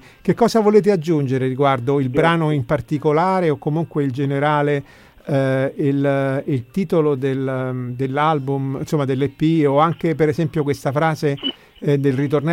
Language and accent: Italian; Rome, Lazio, Italy; io da romano, nato a Roma, vissuto a Roma, non posso che gioire di fronte ad una scelta del genere.